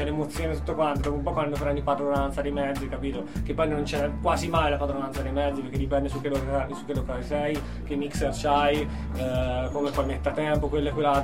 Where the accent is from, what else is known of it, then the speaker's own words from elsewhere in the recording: Perugia, Umbria, Italy; visto che sono cresciuto a Perugia